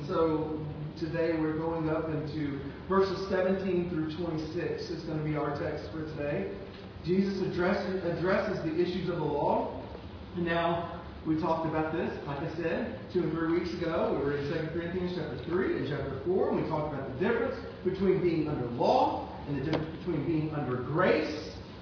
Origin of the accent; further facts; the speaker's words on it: Louisiana, United States; Hey, I'm from Louisiana. I know when my food is bland.